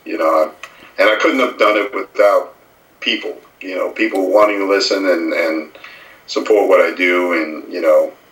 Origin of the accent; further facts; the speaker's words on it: New York City, New York, United States; We even have a song in there called … which is an area I grew up in New York City, part of my life.